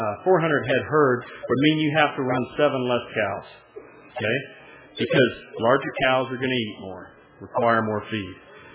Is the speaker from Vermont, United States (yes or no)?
no; Oklahoma, United States; or where I grew up in Oklahoma.